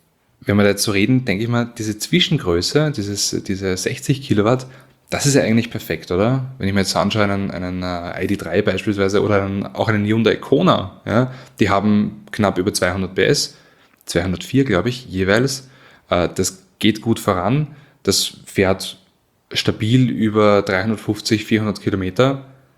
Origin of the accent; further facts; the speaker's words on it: Austria; Bei uns in Österreich macht es ja schon Sinn